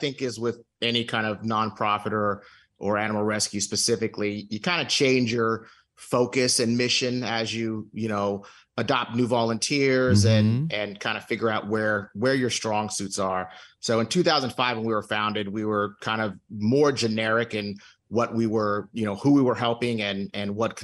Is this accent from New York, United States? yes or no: no; Houston, Texas, United States; now in Dallas, United States; I'm originally from Houston.